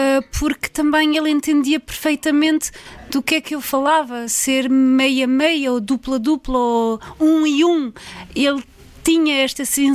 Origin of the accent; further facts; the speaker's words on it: France; accent: French; E pronto, eu não posso que esconder, tenho sotaque francês.